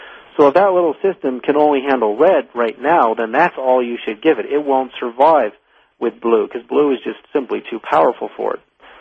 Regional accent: Berkeley, California, United States; also born or lived in Edmonton, Canada; I grew up in the 60s in Berkeley, California, when our family moved from Edmonton, Alberta, Canada, so I'm Canadian by birth.

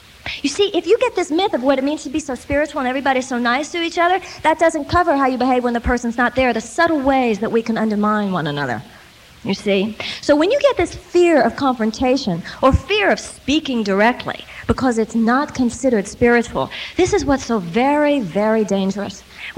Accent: the South, United States; But you see, I come from the South, so I've seen how this really works, you see.

